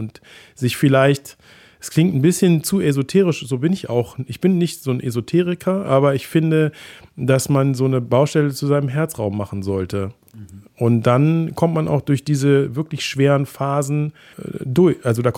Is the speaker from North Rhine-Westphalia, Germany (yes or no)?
yes; Wuppertal, North Rhine-Westphalia, Germany; Ich komme aus dem Bergischen, bin in Wuppertal geboren und meine Großeltern oder Urgroßeltern, die wohnten in Solingen.